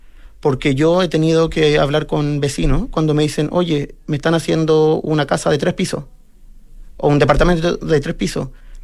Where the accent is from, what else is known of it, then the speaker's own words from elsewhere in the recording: San Joaquín, Santiago Metropolitan, Chile; yo crecí en San Joaquín, departamental con Santa Rosa, un barrio típico, con casas de 200 metros cuadrados, hay casas que son más grandes, 300 metros cuadrados